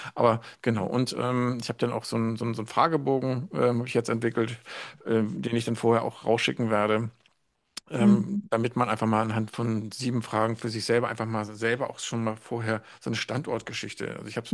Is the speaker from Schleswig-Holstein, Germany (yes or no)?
yes; Eckernförde, Schleswig-Holstein, Germany; born there; now in Braunschweig, Germany; Eckernförde war mein Geburtsort.